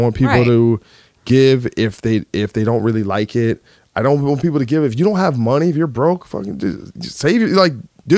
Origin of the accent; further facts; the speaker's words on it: United States; Seville, but I say Seville because I'm from America. We speak American.